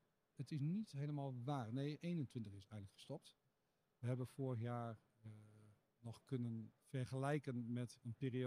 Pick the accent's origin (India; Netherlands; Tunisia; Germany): Netherlands; Roden, Drenthe; also born or lived in Almere / Zwolle; En in Roden opgegroeid.